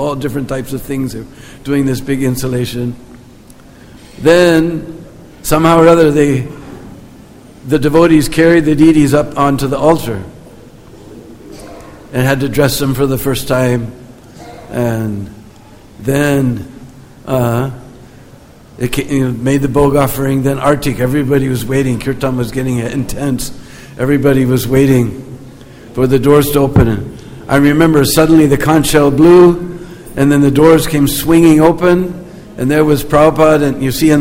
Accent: United States; And, you know, I'm from America

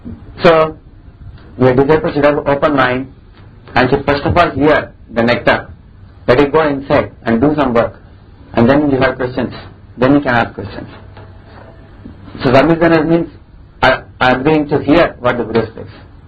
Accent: South India, India; English is a second language; because I come from South India.

